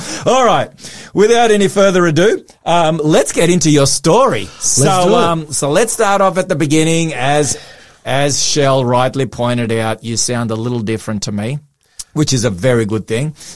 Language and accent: English; Melbourne, Victoria, Australia; I'll be heading to my hometown where I was actually born, in Footscray.